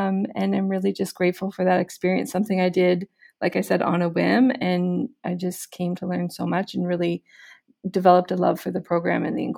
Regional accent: Alberta, Canada; I came back to live in Ontario because I grew up in Alberta to be closer to my family.

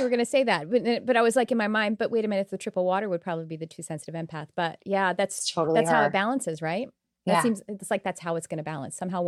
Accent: United States; I'm okay with being odd as an American.

